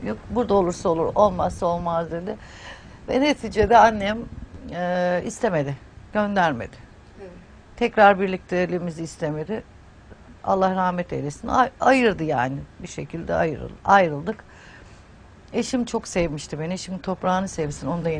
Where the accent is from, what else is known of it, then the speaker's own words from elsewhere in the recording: Istanbul, Turkey; Ben İstanbul'da doğdum. Hasköylüyüm.